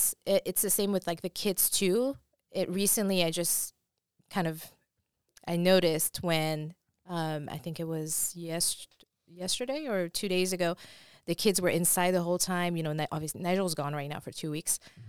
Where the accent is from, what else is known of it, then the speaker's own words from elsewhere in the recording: France; English is a second language; I was born and raised in France.